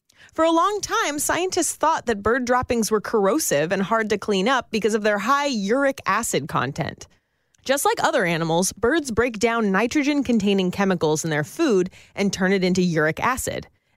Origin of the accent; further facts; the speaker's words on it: California, United States; I grew up in Northern California.